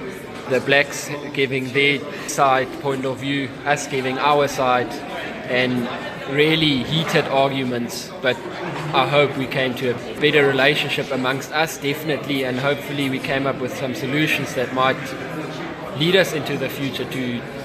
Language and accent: English; Mpumalanga, South Africa; I'm from Mpumalanga area. We farm in the area of Commondale.